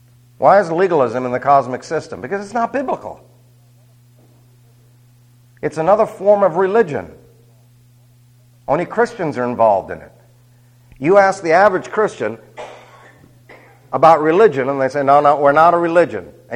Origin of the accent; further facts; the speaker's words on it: New York, United States; It's strange, but I was raised in New York, and there was no maybes about it.